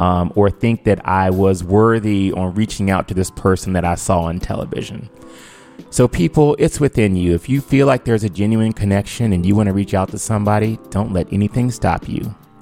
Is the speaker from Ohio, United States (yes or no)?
yes; Cleveland, Ohio, United States; Well, most of you might know that I'm from Cleveland. You know, I was born in Cleveland.